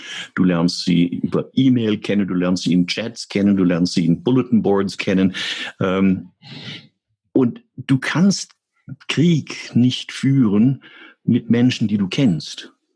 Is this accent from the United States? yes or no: yes; United States; German is a second language; ich bin Amerikaner und wir Amerikaner haben ein anderes Verhältnis zur Meinungsfreiheit.